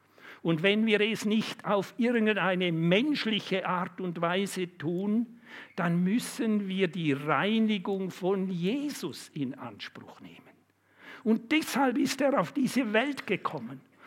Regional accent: Luzern, Lucerne, Switzerland; also bei uns in Luzern und Umgebung, in der Zentralschweiz gibt es das.

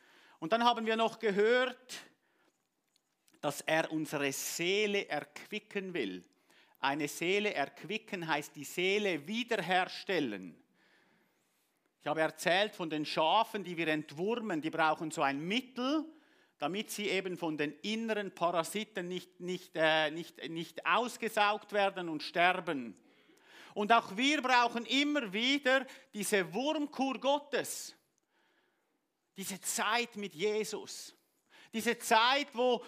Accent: Switzerland; German is a second language; Und für mich als Schweizer ist Hochdeutsch eine Herausforderung. Wenn die Leute mich fragen, wie predigst du gerne, sage ich Schweizerdeutsch und dann Englisch und wenn es sein muss, auch Hochdeutsch.

